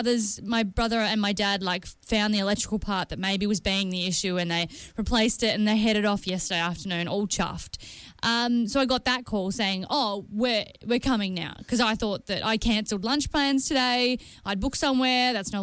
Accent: Victoria, Australia; I grew up in Victoria

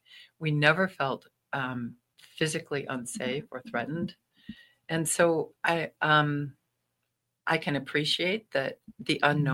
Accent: Whitehall, Michigan, United States; So I grew up in West Michigan. I went to Whitehall, went to Whitehall Schools, married a man from Montague Schools.

